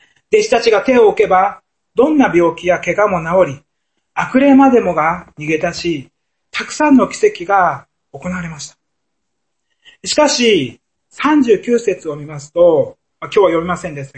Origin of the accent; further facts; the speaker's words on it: Niigata, Japan; 新潟、自分の地元の新潟の進学校ならなんとか